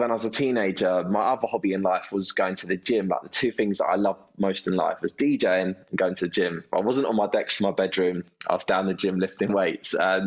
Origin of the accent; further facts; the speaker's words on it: London, United Kingdom; because I was from London as well. Remember, I wasn't from the northeast